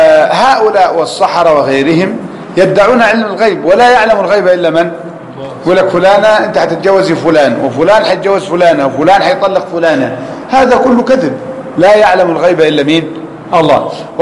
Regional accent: Luxor Governorate, Egypt; كنا أطفال صغار وكان عندنا في الصعيد في الأقصر في قريتنا

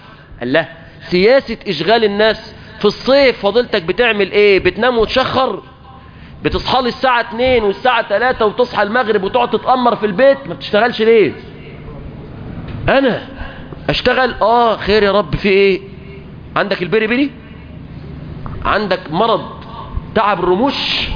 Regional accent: Egypt; حتى ييسر الله اغلاق هذا البلاء عن بلادنا مصر

